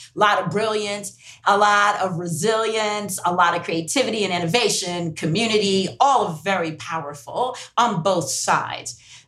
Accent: United States; born there; first language English; So I have, you know, I'm English first language, US born.

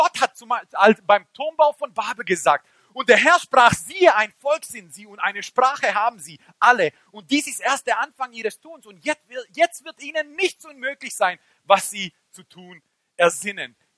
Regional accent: Baden-Württemberg, Germany; accent: Swabian; Ich bin am Fuße der Schwäbischen Alb aufgewachsen, so ich kann auch schwäbeln.

